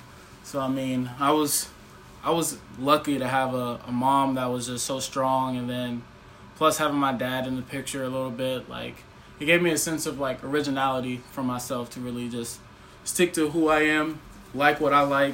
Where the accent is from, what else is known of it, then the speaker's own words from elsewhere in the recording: Atlanta, Georgia, United States; also born or lived in South Carolina; So being born, I was born in South Carolina, lived there for like 4 years, and then I've just been on the move ever since then. I mean, starting off living in Georgia, I was in like the countryside for a couple years, and then finally moved to Metro Atlanta